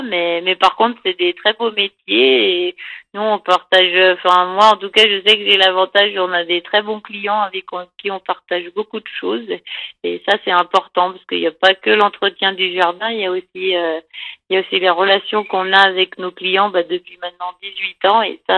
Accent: Auvergne-Rhône-Alpes, France; now in Saint-Jean-Valdaine, France; Alors, moi, j'habite à Saint-Jean-Valdaine, mais ça fait... Moi, à la base, je suis originaire de Haute-Savoie et je suis arrivée dans la Valdaine il y a déjà... ça fait 14 ans maintenant.

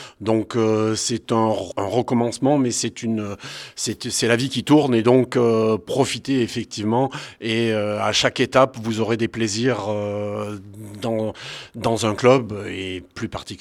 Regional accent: Voiron, Auvergne-Rhône-Alpes, France; also born or lived in Paris / Lyon; moi, je suis né à Voiron, j'ai rien de... je me suis exilé à Paris pour des raisons professionnelles, pareil sur Lyon, mais mes racines sont ici et je suis né là

